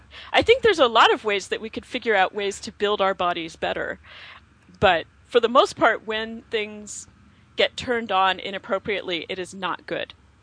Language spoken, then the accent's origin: English; the South, United States; I'm from the South.